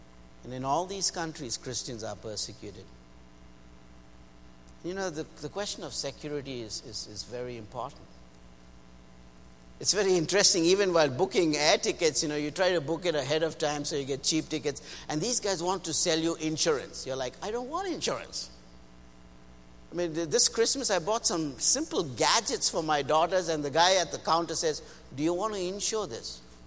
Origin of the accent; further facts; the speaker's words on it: India; I'm from India. We have 3 million gods to choose from.